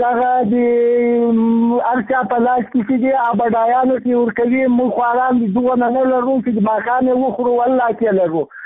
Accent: Ghazni, Afghanistan; زه د غزنی دی ولایت کې مرکز دی ولسوالۍ یم.

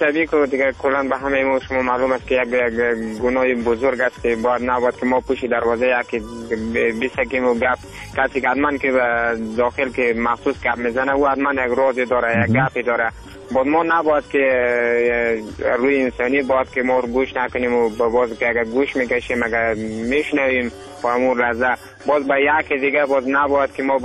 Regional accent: Afghanistan; همه ما شما افغان هستیم

